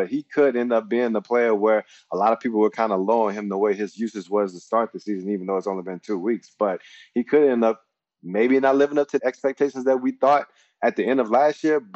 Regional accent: Mississippi, United States; Oh, born and raised in Mississippi, attended Stanford in college

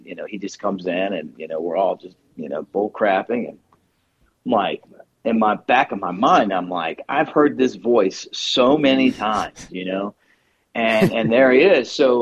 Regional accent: Baltimore, Maryland, United States; You know, I grew up in Baltimore, and Chuck Thompson was the voice of the Orioles.

